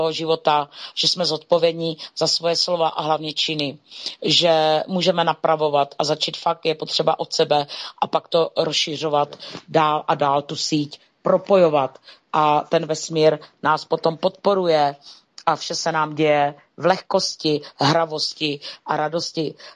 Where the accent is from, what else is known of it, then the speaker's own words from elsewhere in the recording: Moravia, Czechia; tož na zdraví, jak se říká u nás na Moravě.